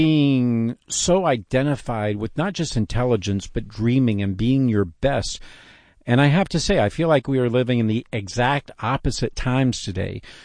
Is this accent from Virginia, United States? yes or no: no; Friendswood, Texas, United States; also born or lived in Clear Lake; And I grew up in Friendswood and Clear Lake, so pretty much everyone out there had someone in mission control